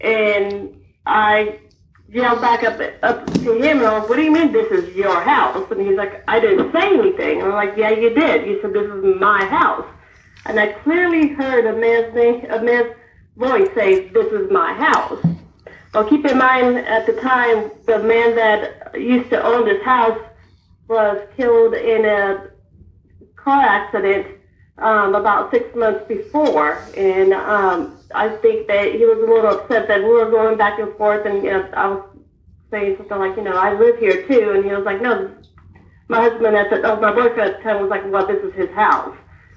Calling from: Cleveland, Georgia, United States; from Cleveland, Georgia again.

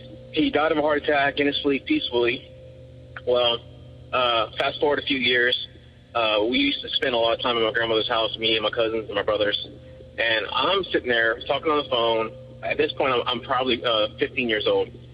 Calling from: Lafayette, Louisiana, United States; I'm calling from Lafayette, Louisiana, and I had a ghost story for you that actually happened to me when I was about 16 years old.

